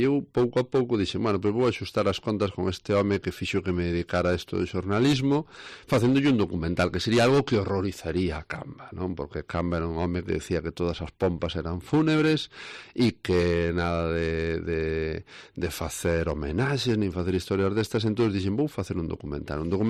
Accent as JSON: {"language": "Galician", "town": "Celanova", "region": "Galicia", "country": "Spain", "tie": "born or raised there", "also_born_or_lived": "Bande", "said": "Sí, originario de Celanova. Sempre hai un dilema se si son de Celanova ou de Bande, ¿no? Porque originariamente son de Bande, no meu DNI di que son de Bande, pero criei-me en Celanova, e aí estudei o bacharelato, non?"}